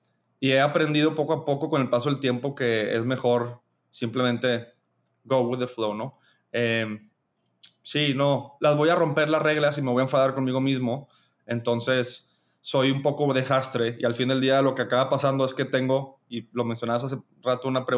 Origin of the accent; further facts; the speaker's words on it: Spain; born there; accent: Mexican; perdón, soy español de nacimiento, a pesar de mi acento mexicano, y pienso todavía como muy europeamente.